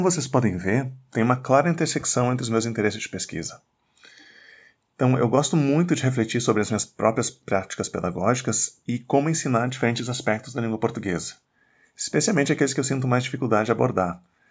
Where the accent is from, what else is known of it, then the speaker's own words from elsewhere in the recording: Porto Alegre, Rio Grande do Sul, Brazil; accent: gaúcho; eu sou gaúcho, eu sou de Porto Alegre e foi lá que eu fiz minha graduação em letras e também o meu doutorado em linguística aplicada.